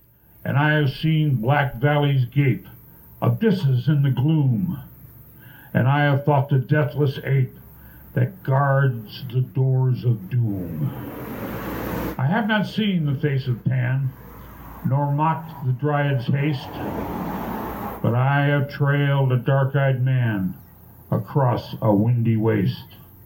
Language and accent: English; Michigan City, Indiana, United States; I'm from Michigan City, Indiana